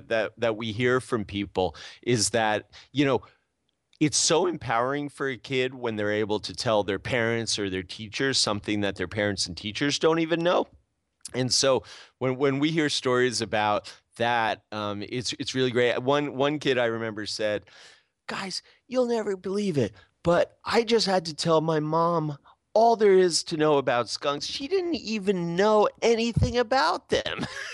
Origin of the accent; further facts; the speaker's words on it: New Jersey, United States; And, you know, we grew up in New Jersey.